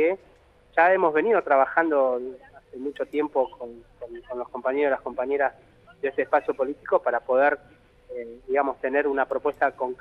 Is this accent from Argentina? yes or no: yes; Viedma, Río Negro, Argentina; yo soy de Viedma, en el caso de Viedma estamos evaluando